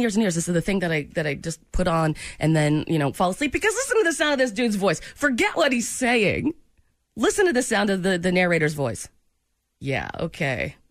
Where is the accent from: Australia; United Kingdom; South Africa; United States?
United States; But I'm in America. I'm an American.